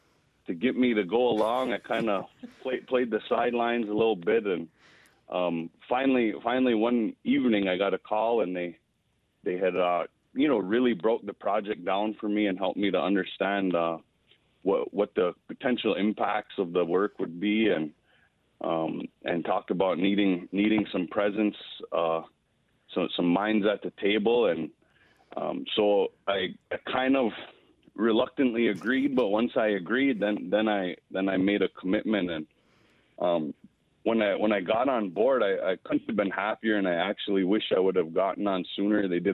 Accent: Wisconsin, United States; my father coming from the town of Neopit here on the reservation, my mother from the town of Kashina, and I come from the Menominee Nation. I'm from the Bear Clan.

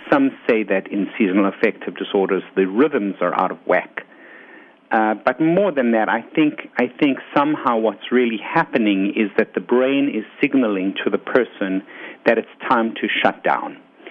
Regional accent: South Africa; moved away as an adult; now in New York City, United States; I came from South Africa, where the weather was lovely, and I came to New York City in the summertime

